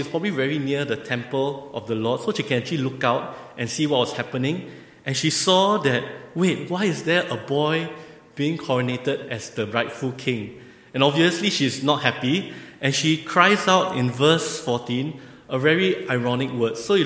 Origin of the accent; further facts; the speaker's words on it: Singapore; as a Singaporean, a foreigner, I was a bit shocked.